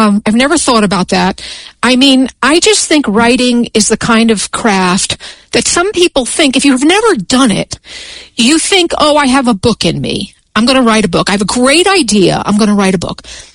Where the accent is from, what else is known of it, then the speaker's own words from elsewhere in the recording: New York, United States; now in Colorado, United States; I am in Colorado. I'm right next to the Rocky Mountains. It's really beautiful here. But I grew up in New York.